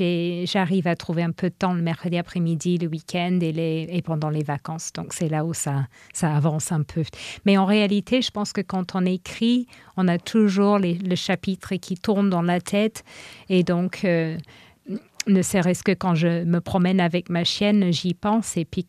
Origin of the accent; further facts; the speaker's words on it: England, United Kingdom; also born or lived in Northern Ireland; j'ai grandi en Angleterre. Et puis, comme ma mère est nord-irlandaise, mes parents sont retournés là-bas.